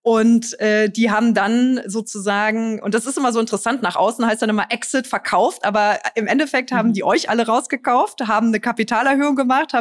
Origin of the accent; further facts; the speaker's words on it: Trier, Rhineland-Palatinate, Germany; now in Berlin, Germany; in meiner Heimat, und das ist Trier